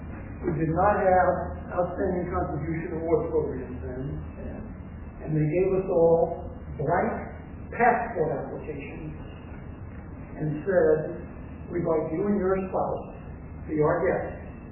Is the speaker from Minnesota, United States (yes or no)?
no; Illinois, United States; I'm from Illinois, my wife's from New York. She had never been to California, I had been out here once.